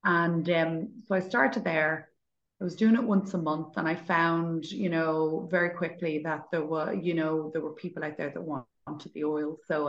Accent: Dublin, Leinster, Ireland; also born or lived in Barcelona, Spain; and I'm from Dublin, but for many years I lived in Spain. I lived in Barcelona for about 8 years.

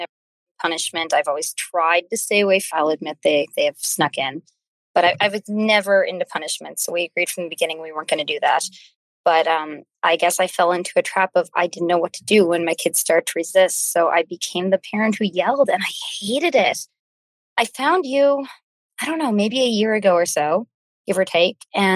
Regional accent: Nova Scotia, Canada; I'm from Cape Breton, which is an island in Nova Scotia, Canada.

